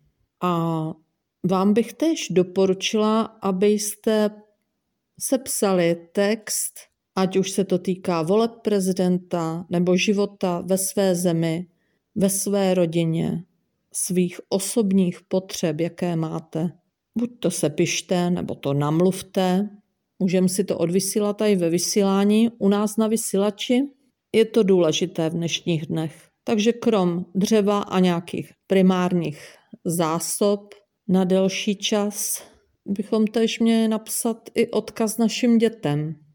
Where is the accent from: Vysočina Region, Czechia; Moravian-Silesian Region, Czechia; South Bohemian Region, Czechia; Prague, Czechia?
Moravian-Silesian Region, Czechia; Jsem Slezanka, zrozená v zemi Slezsko. Hovořím dlouhodobě v okupačním státním územním celku Česká republika úředním českým jazykem.